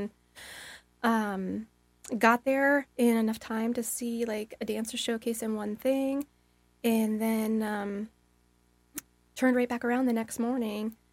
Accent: New York, United States; And I came from New York. I'm used to driving in it, but I knew my car.

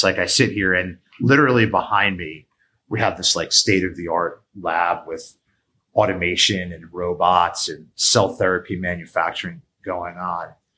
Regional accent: New York, United States; I'm a New Yorker. I went to college in the Bronx, you know, so I like cities

